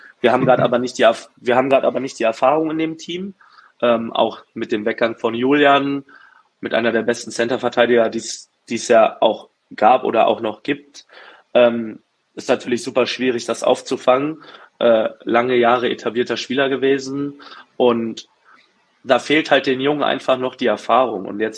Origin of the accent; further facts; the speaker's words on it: Berlin, Germany; Dann 2018 der Weltcup in Berlin, in meiner Heimat.